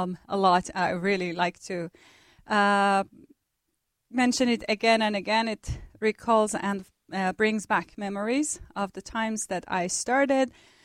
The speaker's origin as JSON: {"language": "English", "country": "Iran", "moved": "as an adult", "lives_now": "Kuopio, Finland", "said": "I did my first master's in Tehran, Iran. I'm originally from Iran"}